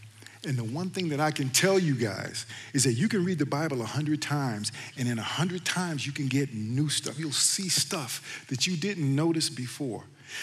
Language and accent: English; Hattiesburg, Mississippi, United States; I grew up in Hattiesburg, Mississippi, 60 miles from the Gulf of Mexico.